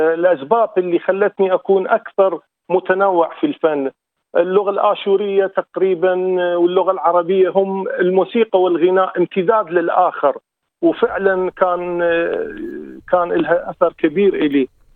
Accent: Iraq; also born or lived in Kirkuk / Haditha / Baghdad; أنا من مواليد كركوك، بعدين عشت في حديثة، منطقة حديثة، وبعدين في بغداد.

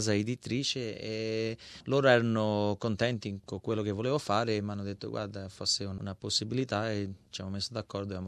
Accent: Australia; perché sono australiano, allora australiano, genitori italiani, allora per me c'ho due tradizioni nel mio sangue che sono orgoglioso, sia l'italiano sia

